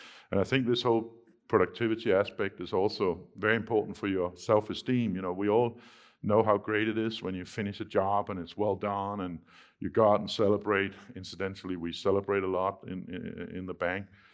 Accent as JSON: {"language": "English", "country": "Denmark", "second_language": "English", "said": "in my home country, Denmark"}